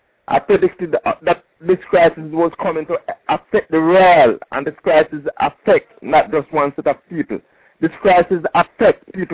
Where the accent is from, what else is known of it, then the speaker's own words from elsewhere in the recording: Jamaica; now in South Florida, United States; Well, I'm from Jamaica, man. I'm originally from Jamaica. I live in South Florida.